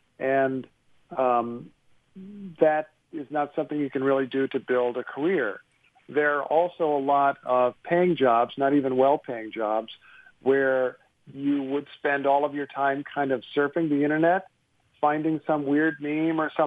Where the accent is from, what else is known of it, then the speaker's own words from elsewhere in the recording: Carmel, Indiana, United States; I'm a guy from Wilson Drive in Carmel and went to Carmel High School